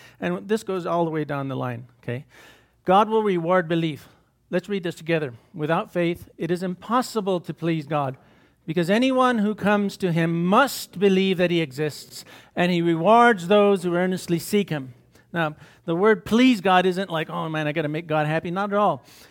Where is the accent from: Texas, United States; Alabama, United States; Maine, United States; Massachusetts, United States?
Texas, United States; Pecos; When I grew up in Pecos, it was called the Wild West. No cop wanted to be there because you would just get shot.